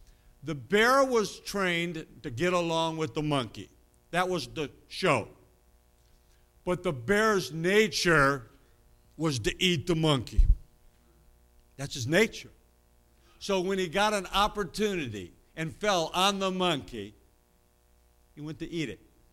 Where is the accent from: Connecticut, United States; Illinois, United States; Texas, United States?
Illinois, United States; Chicago; But I'm telling you, I'm from Chicago. Everything moves fast. If you slow down, you get run over in Chicago.